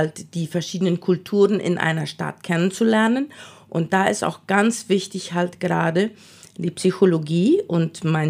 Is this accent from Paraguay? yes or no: yes; Friesland, San Pedro, Paraguay; also born or lived in Canada; Also geboren bin ich in Kanada, aber aufgewachsen in Friesland. Und dann in meinen Jugendjahren bin ich nach San Lorenzo gezogen, habe dort 4 Jahre SEMTA gemacht. Und danach war ich in Asunción